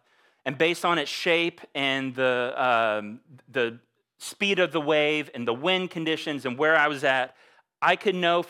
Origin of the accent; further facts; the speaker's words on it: Florida, United States; growing up in Florida, at the age of 12, we grew up around the beach and kind of the shores of the Gulf Coast beaches growing up